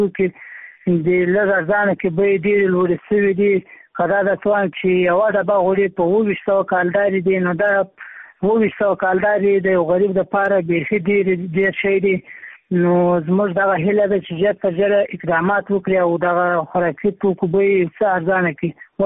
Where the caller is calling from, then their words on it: Maiwand, Kandahar, Afghanistan; همدا لازه د میوند ولسوالۍ څخه درسره په اړیکه کې یم.